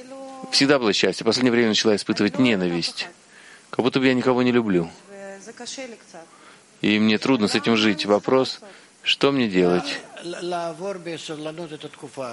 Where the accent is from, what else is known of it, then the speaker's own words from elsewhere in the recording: Hadera, Haifa District, Israel; я из Хидеры.